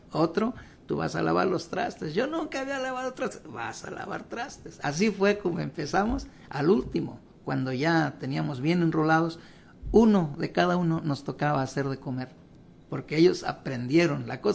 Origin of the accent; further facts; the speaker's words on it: Tequisquiapan, Querétaro, Mexico; yo vengo de Tequisquiapan, donde le digo que había mucho marisco, mucho pescado ahí en una presa. Le digo, mi pueblo, no le había dicho antes, pero eso era muy bonito allí.